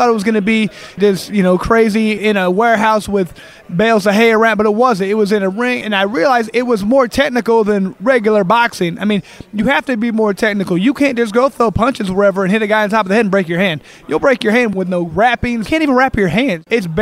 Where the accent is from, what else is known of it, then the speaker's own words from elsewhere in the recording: Indianapolis, Indiana, United States; I'm an Indianapolis guy.